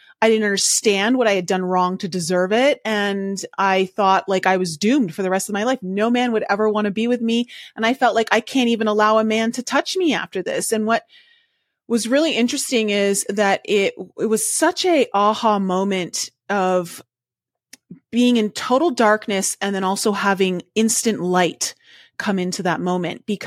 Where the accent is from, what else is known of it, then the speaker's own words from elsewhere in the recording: Canada; also born or lived in Switzerland / Cayman Islands; now in Denver, United States; I grew up in Canada. I've lived a short time in Switzerland. I moved to the Cayman Islands and lived in the Caribbean for like 10 years. And now I'm in Denver, Colorado.